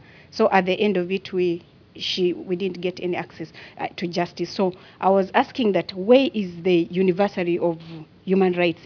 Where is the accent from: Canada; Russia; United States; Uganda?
Uganda; English is a second language; I'm from Uganda. I'm a visiting scholar under the Institute of the Study of Human Rights.